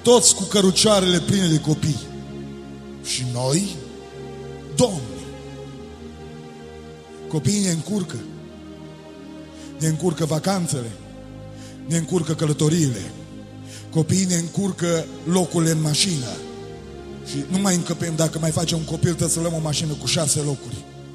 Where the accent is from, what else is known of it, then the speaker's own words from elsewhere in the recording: Romania; Sunt mândru că sunt român.